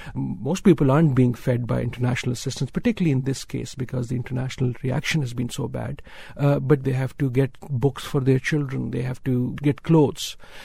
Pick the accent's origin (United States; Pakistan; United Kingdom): Pakistan; So here is my, at least what gives me hope as a Pakistani.